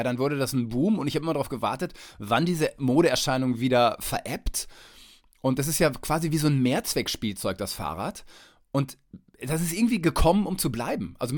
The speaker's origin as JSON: {"language": "German", "town": "Detmold", "region": "North Rhine-Westphalia", "country": "Germany", "said": "Also ich bin ursprünglich aus Detmold, das ist Teutoburger Wald."}